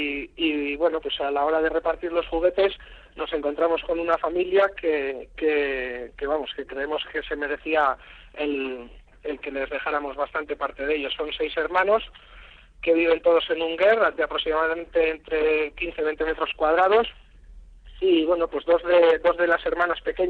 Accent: Bilbao, Basque Country, Spain; como somos los de Bilbao, que somos cabezones

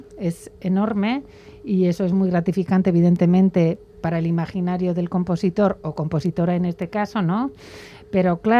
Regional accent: Bilbao, Basque Country, Spain; aquí en mi ciudad, ¿no?, en mi tierra, en Bilbao

